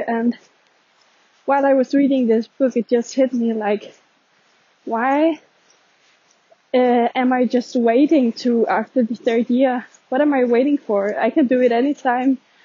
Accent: Denmark; And I'm actually from Denmark, so I truly understand you when you talk about the cold and the dark mornings and evenings of Norway.

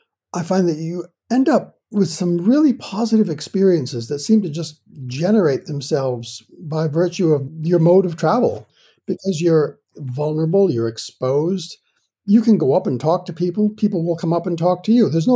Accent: New England, United States; also born or lived in Australia; now in United Kingdom; I grew up in New England in the U.S., but I'm Australian, and okay. I'm now in the U.K.

